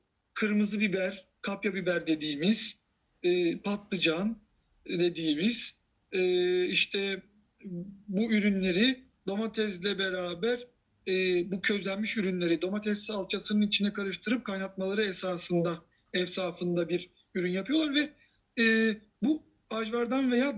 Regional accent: Thrace, Turkey; ben bir Trakyalıyım. Trakya Üniversitesi'ndeyim. Fatih Sultan Mehmet'in doğduğu başkentteyim.

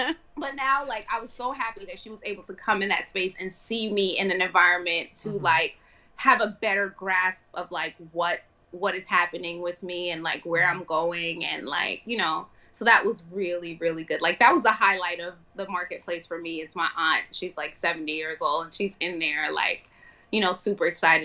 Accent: New York, United States; You know, I grew up in New York, fashion all around.

